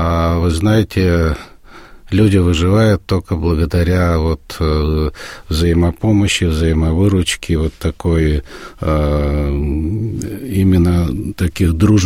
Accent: Kazakhstan; also born or lived in Uzbekistan; И не выезжая из дому, я, так сказать, родился в Казахстане, жил в Узбекистане, а потом снова вернулся в Казахстан.

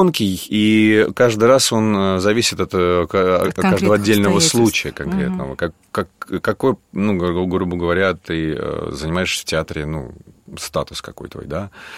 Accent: Samara, Samara Oblast, Russia; Но я когда приехал из Куйбышева тогда еще, сошел с поезда

